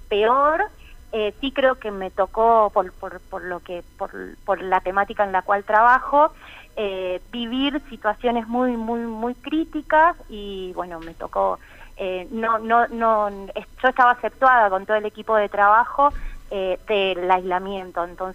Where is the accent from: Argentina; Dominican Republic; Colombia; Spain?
Argentina; San Juan; born there; Yo nací en San Juan.